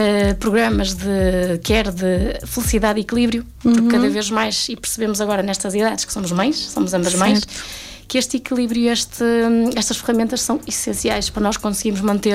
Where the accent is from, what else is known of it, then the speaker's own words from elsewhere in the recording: Ovar, Aveiro, Portugal; E eu sou daqui, de Arada, Ovar.